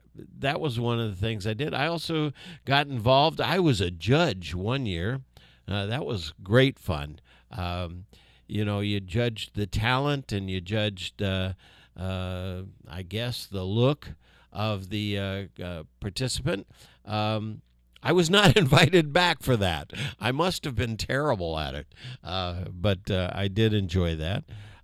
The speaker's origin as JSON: {"language": "English", "town": "Valparaiso", "region": "Indiana", "country": "United States", "moved": "as an adult", "said": "When I came here, came to Ohio, let's see, back in 83, my goodness, it's been a long time. I came from Valparaiso, Indiana, where they have another popcorn festival."}